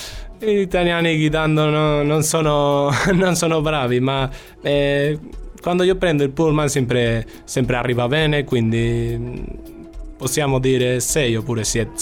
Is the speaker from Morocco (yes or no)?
no; Bilbao, Basque Country, Spain; Italian is a second language; now in Cagliari, Italy; Vengo da Bilbao, dalla Spagna, dal nord.